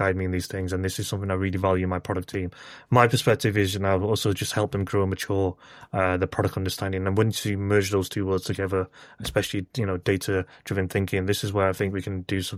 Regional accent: United Kingdom; this will be really risky to me as a British Britanni doing this.

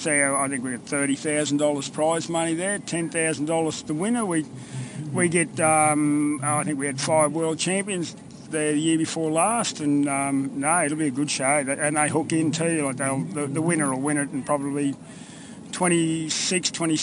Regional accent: Thargomindah, Queensland, Australia; I was born in Cunnamulla, and I went to Thargaminda when I was 4 days old, and I still don't reckon I'm a local there.

